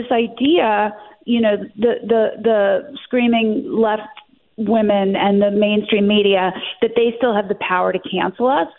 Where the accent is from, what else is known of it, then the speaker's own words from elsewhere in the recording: Philadelphia, Pennsylvania, United States; also born or lived in Cherry Hill, United States / Allentown, United States; My parents live in Center City. I was born in Philadelphia. Then I moved to Cherry Hill, South Jersey area, but went to school in Center City, 25th and Lombard. I then graduated high school in Allentown, Pennsylvania